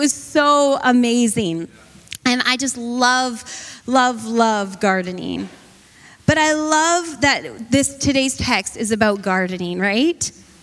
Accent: Canada; everywhere you drive, there's Canada flags, and I love it. We are Canadian. We are proud. We have our maple leaf.

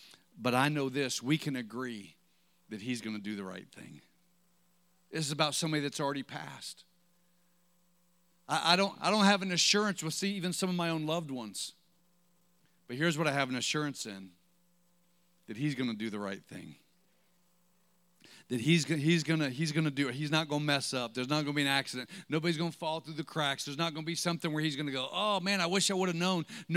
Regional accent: Ohio, United States; When I was a kid, we used to have, I'm from Ohio, so it was Pop.

